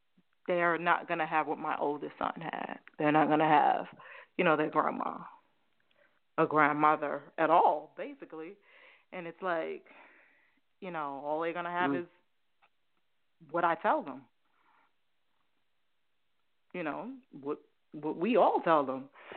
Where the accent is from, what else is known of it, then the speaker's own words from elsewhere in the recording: New York, United States; you know, I'm from New York, born and raised, all my family there, but I live in Georgia now.